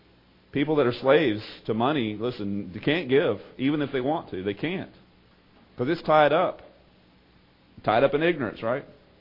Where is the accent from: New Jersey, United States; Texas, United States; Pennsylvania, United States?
Texas, United States; Year after year, I grew up with them in East Texas.